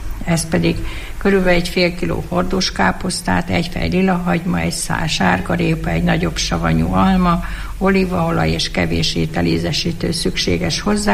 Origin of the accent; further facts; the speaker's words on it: Szuhakálló, Borsod-Abaúj-Zemplén, Hungary; born there; Szuhakálóba, az én szülőfalumba, aszaltalmából, körtéből készült a susinka leves.